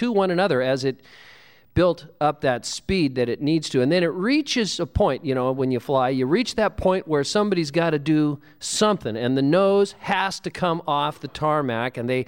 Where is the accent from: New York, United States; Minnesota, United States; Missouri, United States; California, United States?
California, United States; Santa Cruz; I was raised in Santa Cruz, and they have the Big Dipper there, that big wooden roller coaster